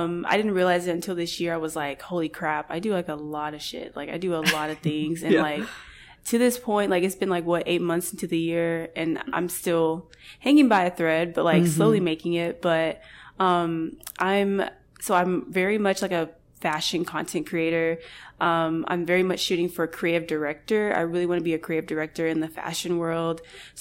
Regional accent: Alabama, United States; Growing up in Alabama, it's always kind of been weird, like finding people that are kind of like me

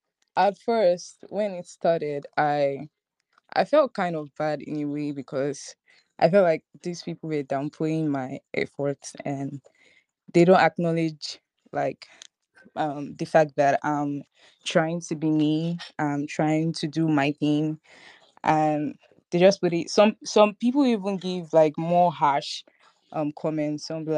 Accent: Nigeria; I'm an artist from Nigeria

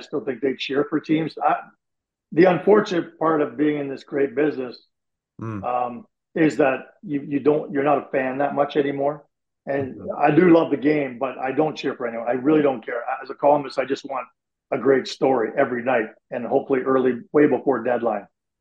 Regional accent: Canada; And to watch two Canadian teams go at it as a Canadian, I'm pretty happy that's happened.

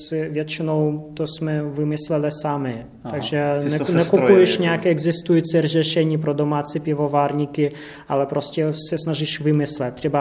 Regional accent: Siberia, Russia; No, jsem ze Sibiře, ale kvasinky nejsou.

